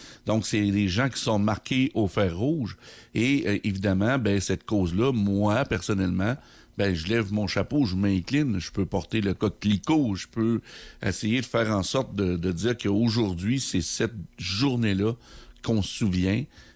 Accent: Quebec, Canada; Comment je dois agir, moi, en tant que Québécois?

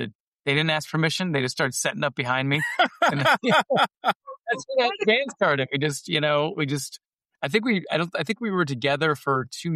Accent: Birmingham, Michigan, United States; I grew up in Southeast Michigan and in Birmingham.

